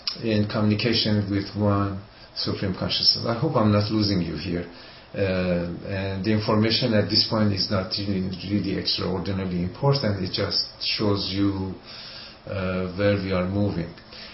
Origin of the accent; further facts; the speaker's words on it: Iran; first language Persian; English is a second language; Shafa means miraculous healing in my native language, Farsi, Iranian, and is not an ancient healing method.